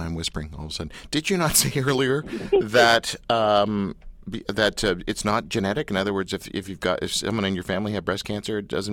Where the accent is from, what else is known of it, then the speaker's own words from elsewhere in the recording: Canada; I want to be mindful of your time because we're Canadian. We're very polite.